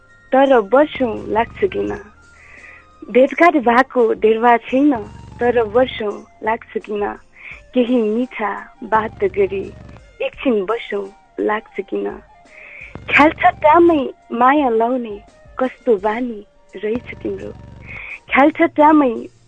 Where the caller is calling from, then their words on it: Rani Gaun, Koshi Province, Nepal; ठ्याक्कै पाँचथरको रानी गाउँ भन्नुपर्छ